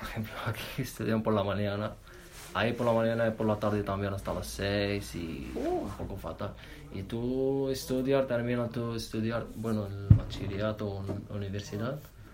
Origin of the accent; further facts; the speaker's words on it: Algeria; Spanish is a second language; now in Spain; Pues en mi país, como no le das suerte para terminar de estudiar.